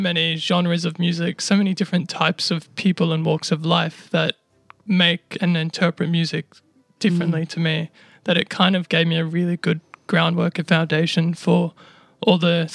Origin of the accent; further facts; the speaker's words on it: Gold Coast, Queensland, Australia; I'm a 25-year-old singer-songwriter who's been born and raised on the Gold Coast, actually. I was just born down in Southport, so super local.